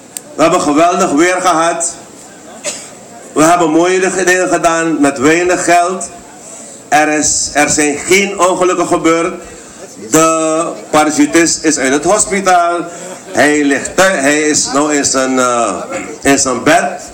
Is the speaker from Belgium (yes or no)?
no; Suriname; En wij moeten nu als Surinamers bewijzen dat we van dit land houden.